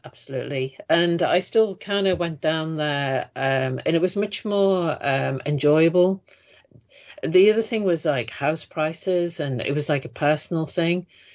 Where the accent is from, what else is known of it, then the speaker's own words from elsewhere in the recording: the north of England, United Kingdom; I'm not from London. I'm from the North.